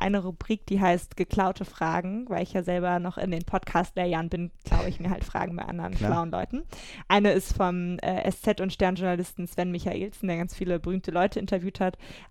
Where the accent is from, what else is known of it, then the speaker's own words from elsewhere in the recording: Cologne, North Rhine-Westphalia, Germany; Ich bin in Köln aufgewachsen und der Großteil meiner Freunde ist im Westen von Deutschland groß geworden.